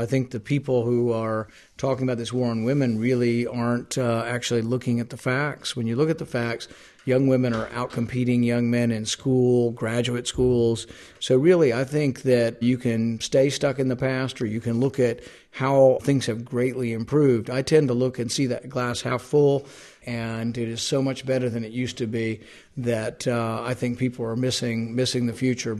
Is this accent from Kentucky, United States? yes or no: yes; Kentucky, United States; I'm from Kentucky, and I think it's a disaster.